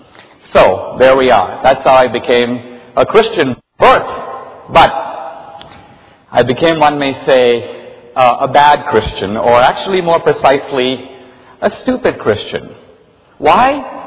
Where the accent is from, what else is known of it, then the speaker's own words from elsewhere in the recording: Goa, India; also born or lived in Mumbai, India; And I was, oddly enough, for that part of the world, born Christian. I'm from a part of India in the south called Goa